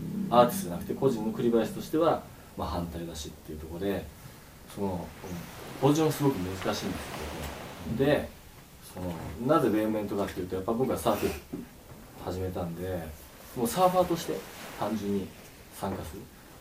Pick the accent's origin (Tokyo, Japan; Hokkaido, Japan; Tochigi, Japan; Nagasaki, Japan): Nagasaki, Japan; born there; 僕は長崎生まれなんでおじさんとか被爆して死んでますし、